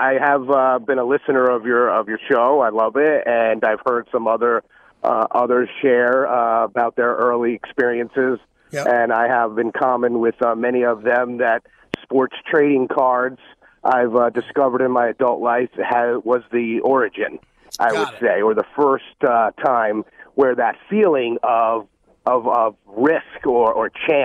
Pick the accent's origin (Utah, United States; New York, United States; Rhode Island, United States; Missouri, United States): New York, United States; I grew up in Rockland County and got a bookie, local guy.